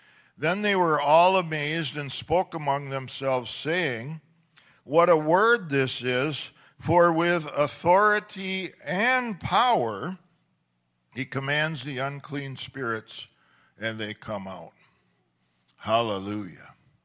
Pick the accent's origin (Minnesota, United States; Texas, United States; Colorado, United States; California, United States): Minnesota, United States; I'm from Minnesota. We get them at Holiday stations.